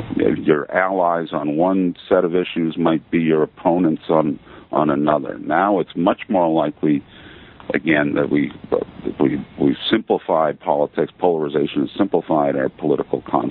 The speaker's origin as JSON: {"language": "English", "region": "Maine", "country": "United States", "lives_now": "Buffalo, United States", "said": "I'm originally from Maine. I went to Bowdoin College and Syracuse University for my graduate work"}